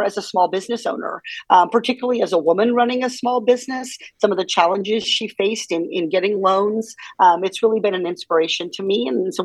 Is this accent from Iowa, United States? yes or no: yes; Iowa, United States; Well, growing up in Iowa, I think one of the things that you learn is how much politicians want to talk to you during campaign season.